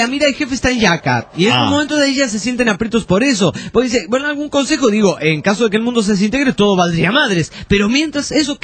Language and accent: Spanish; Veracruz, Mexico; Soy de Veracruz, México.